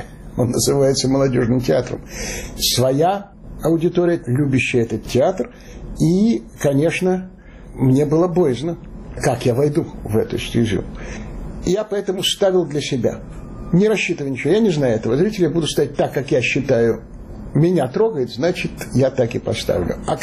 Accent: Chernivtsi, Chernivtsi Oblast, Ukraine; born there; Я родился на Западной Украине, в Черновцах.

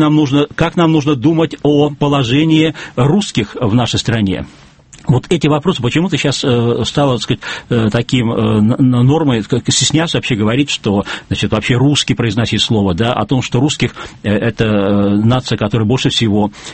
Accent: Saint Petersburg, Russia; И школьник, учащийся в Москве или Петербурге, в моем родном городе

